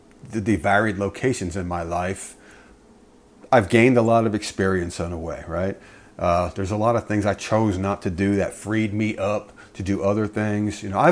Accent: New Jersey, United States; also born or lived in Georgia / Tennessee; now in Texas, United States; I come originally from New Jersey, and I've gotten to Texas by way of Georgia, Tennessee

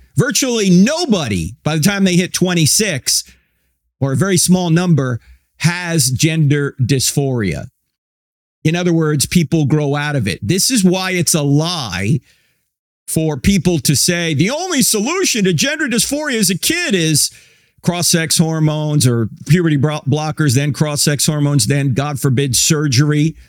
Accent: New Jersey, United States; I grew up going to Catholic church because I'm from New Jersey, and it's the law.

